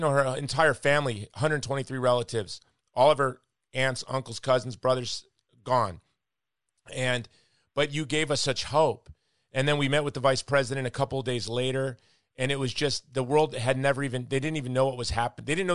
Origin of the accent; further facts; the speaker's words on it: Hawaii, United States; I was a Yahoo from Hawaii who met Senator Santorum, and he invited me to Osprey Point.